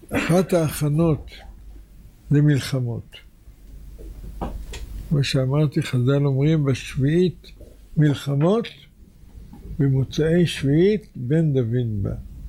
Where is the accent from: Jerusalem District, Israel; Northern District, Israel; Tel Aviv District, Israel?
Tel Aviv District, Israel; Tel Aviv; אני דרך אגב נולדתי במלחמת העולם השנייה. בתחילת המלחמה, בזמן המלחמה הייתי בן 8, ילד בן 8. גרתי בתל אביב, עליה תחנה המרכזית